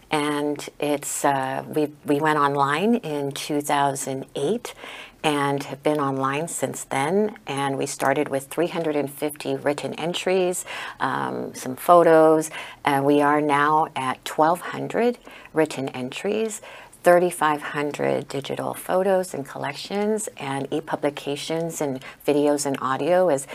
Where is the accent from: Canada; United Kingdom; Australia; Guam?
Guam; as I was growing up in Guam, going to school, we learned a lot about American, U.S. history